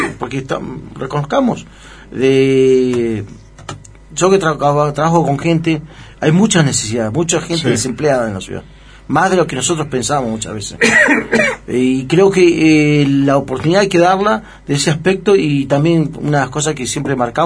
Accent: Comodoro Rivadavia, Chubut, Argentina; born there; Estoy hablando de Diadema Argentina, en Comodoro.

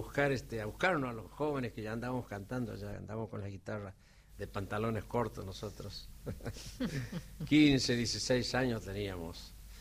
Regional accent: Santiago del Estero, Argentina; now in Buenos Aires, Argentina; Yo me acuerdo cuando salimos de Santiago por primera vez

